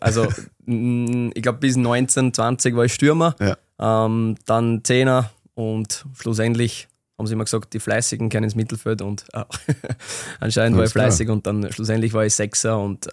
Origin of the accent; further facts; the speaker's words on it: Strem, Burgenland, Austria; Also ich bin aufgewachsen in Strehm und ich bin ein richtiges Dorfkind.